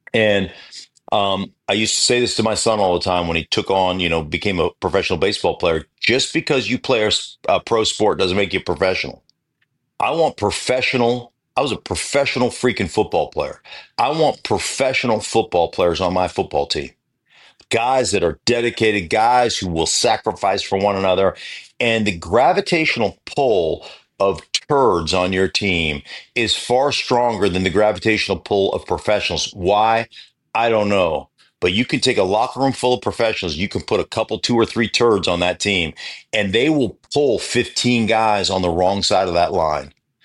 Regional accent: Alaska, United States; But I am live from Alaska. It's my dad's 86th birthday today.

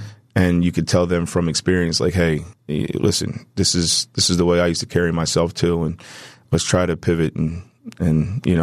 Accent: United States; and that was the first time as an American, right? We don't typically really go through that.

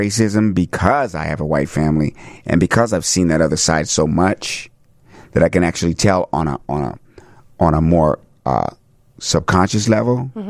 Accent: Washington, District of Columbia, United States; also born or lived in Maryland; all the things I went through growing up in Washington, D.C. and in Maryland and my trek to Hollywood

